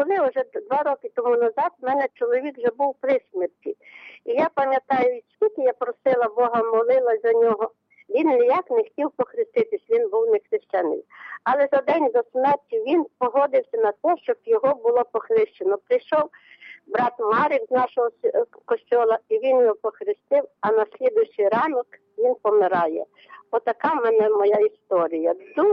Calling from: Vinnytsia, Vinnytsia Oblast, Ukraine; Я з Вінниці.

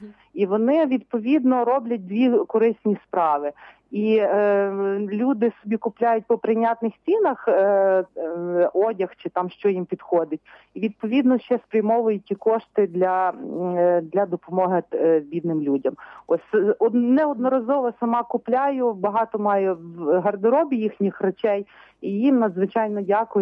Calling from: Lviv Oblast, Ukraine; А я з Львівщини

